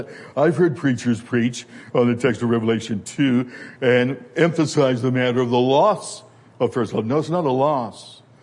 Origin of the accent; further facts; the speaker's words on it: Pennsylvania, United States; I was born in Pennsylvania, reared in Pennsylvania, raised as a Presbyterian